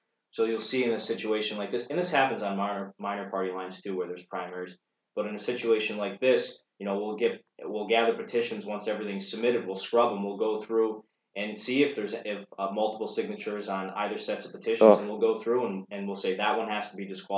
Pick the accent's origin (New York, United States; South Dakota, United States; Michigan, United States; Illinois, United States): New York, United States; Malta; And in my hometown of Malta, we actually have a local race, receiver of taxes that we're doing this year.